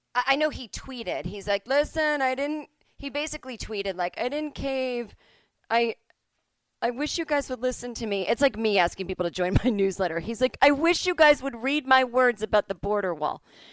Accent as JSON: {"language": "English", "town": "Boston", "region": "Massachusetts", "country": "United States", "said": "I am from Boston. Nobody knows it."}